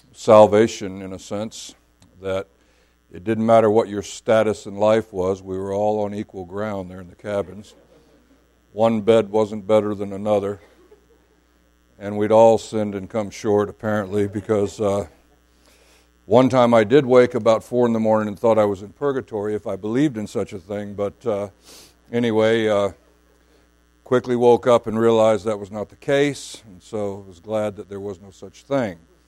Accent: Florida, United States; I am from Florida.

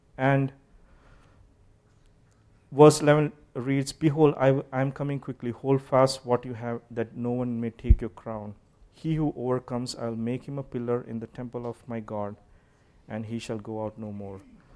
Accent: Kerala, India; since I'm from India and Kerala

